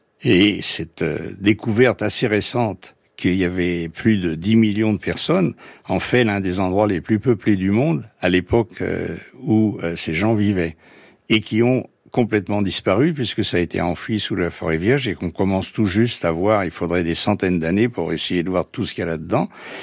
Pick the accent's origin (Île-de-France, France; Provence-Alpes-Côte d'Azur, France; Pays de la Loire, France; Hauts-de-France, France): Île-de-France, France; Paris; Moi je suis parisien, je venais de cette culture occidentale et centralisée à Paris d'une certaine façon